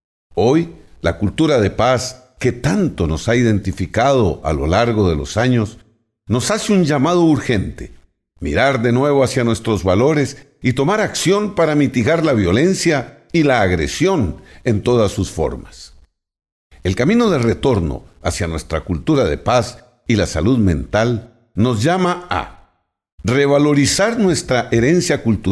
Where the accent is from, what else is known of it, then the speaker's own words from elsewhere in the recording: Costa Rica; que poco a poco nos han alejado de aquellos valores que históricamente nos han definido como costarricenses.